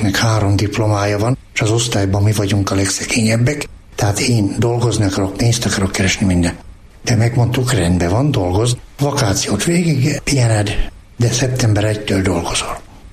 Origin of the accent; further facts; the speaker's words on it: Abasár, Heves, Hungary; also born or lived in Miskolc; De én abasárinak érzem magam. Ott nőttem föl. Ott voltak az első barátaim.